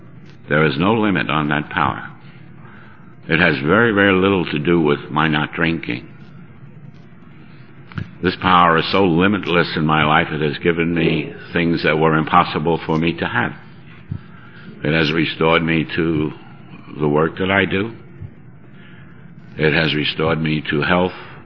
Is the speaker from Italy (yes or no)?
no; Ireland; I'm still Irish. That hasn't changed.